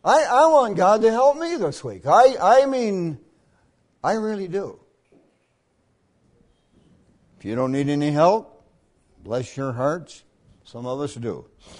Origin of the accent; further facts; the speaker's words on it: New York, United States; I was born in the Adirondacks, okay? And believe it or not, I was born on Whiteface Mountain. I was born on Whiteface Mountain. The house I was born in is still there. I was born in one house and we moved next door.